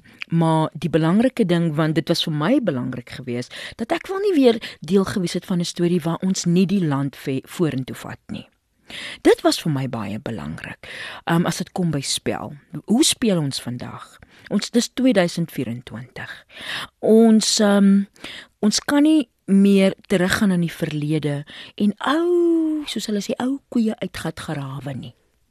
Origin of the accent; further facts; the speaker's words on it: Worcester, Western Cape, South Africa; accent: Boland; ek is 'n woestermeisie. Ek is 'n Bolander. Jy weet, en wanneer dit kom by spraak en taal, dan is ons Bolanders mos maar 'n bietjie anders in ons delivery. Ons klink 'n bietjie meer suiwer, alhoewel ons bruin is.